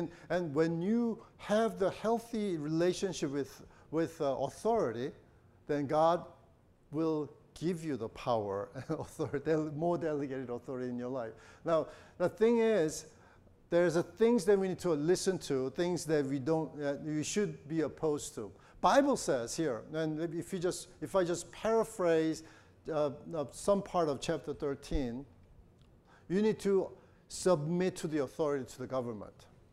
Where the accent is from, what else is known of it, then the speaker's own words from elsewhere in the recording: United States; because our own minds, and being an American, and our culture, and we have, a lot of us have a problem with authority